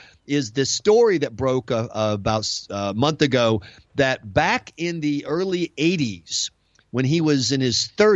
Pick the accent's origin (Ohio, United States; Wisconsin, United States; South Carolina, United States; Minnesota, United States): South Carolina, United States; And I'm from the South. I grew up in South Carolina.